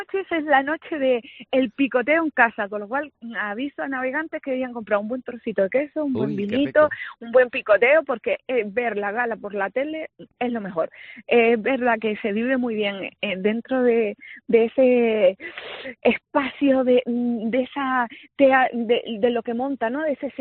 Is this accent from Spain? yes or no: yes; Canary Islands, Spain; Yo soy Gran Canaria hasta la médula.